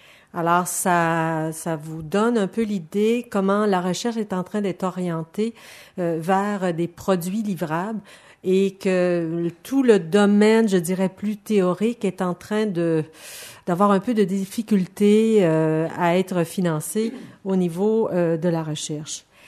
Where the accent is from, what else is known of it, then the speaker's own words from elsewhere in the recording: Quebec, Canada; particulièrement au Québec, puisque je viens du Québec.